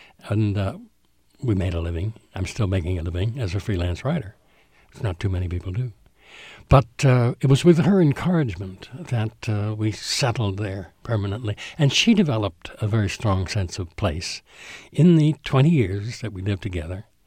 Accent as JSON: {"language": "English", "region": "Connecticut", "country": "United States", "tie": "born there", "said": "I was born in Connecticut. My mother went to Bates College in Maine, where she met this Connecticut man, who was my father."}